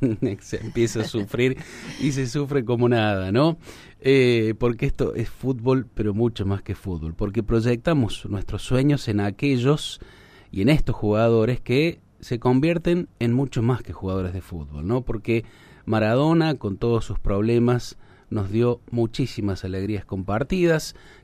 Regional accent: Argentina; born there; los que nacimos en Argentina

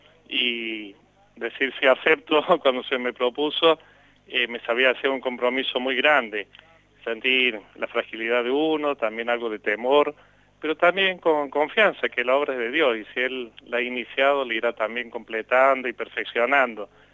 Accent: Córdoba, Argentina; soy cordobés, ahí nací, me crié, me formé y bueno, y luego seguí el camino misionero, así que en varios lugares de Argentina y algunos países también de América Latina.

